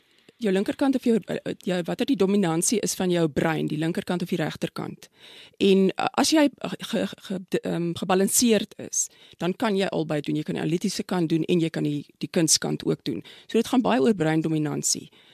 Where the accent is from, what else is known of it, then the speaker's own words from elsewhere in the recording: Strand, Western Cape, South Africa; also born or lived in Pretoria; Is toch interessant, ek is in Pretoria gebore, maar ons is toe in die strand het ek groot geword